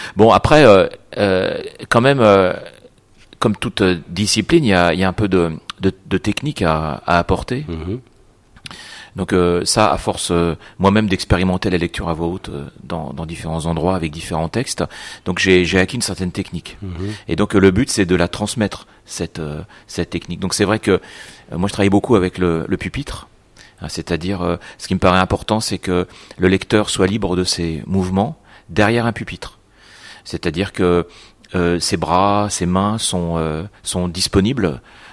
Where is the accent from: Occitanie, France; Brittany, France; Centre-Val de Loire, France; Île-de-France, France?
Brittany, France; moi j'ai passé mon enfance en Bretagne, par exemple, du côté maternel, donc ma famille vient de Bretagne, donc j'ai un lien fort avec l'océan